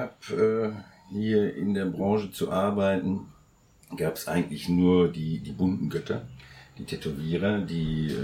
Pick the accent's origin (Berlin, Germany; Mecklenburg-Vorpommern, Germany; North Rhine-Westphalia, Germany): North Rhine-Westphalia, Germany; Herne; Das ist ein großes Theater in meiner Heimatstadt. Ne, das finde ich sehr wichtig. Da kann ich was für Herne tun.